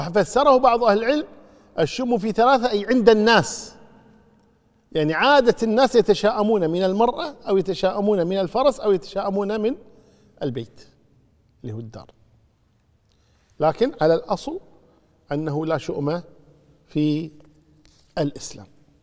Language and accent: Arabic; Kuwait; حنا عندنا بالكويت يقول فلان قبسة أو فلان قبس علينا، القبسة هي البومة عندنا،